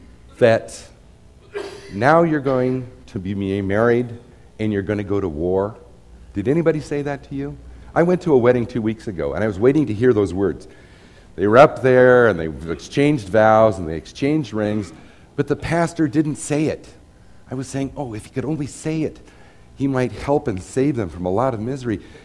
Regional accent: Spokane, Washington, United States; Now, I was raised in Spokane, Washington. It was kind of a blue-collar town.

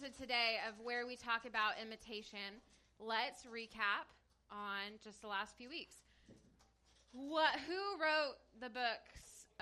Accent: United States; Excuse you. I'm American.

